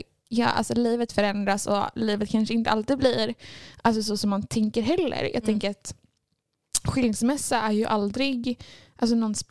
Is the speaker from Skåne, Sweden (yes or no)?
no; Norrtälje, Stockholm County, Sweden; now in Gothenburg, Sweden; Jag ska åka hem till Norrtälje där jag kommer ifrån idag.